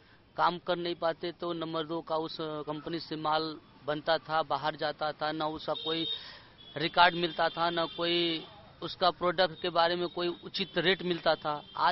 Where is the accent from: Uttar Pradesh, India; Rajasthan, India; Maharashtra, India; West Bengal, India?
Uttar Pradesh, India; Dullapur; गाजीपुर जिला दुल्लापुर ग्राम सभा।